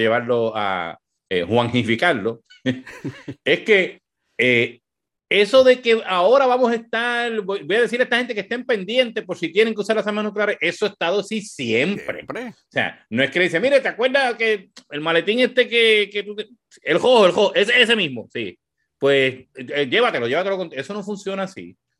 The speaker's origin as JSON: {"language": "Spanish", "country": "United States", "said": "Así que, bueno, uno como americano, pues también tiene no solamente la esperanza"}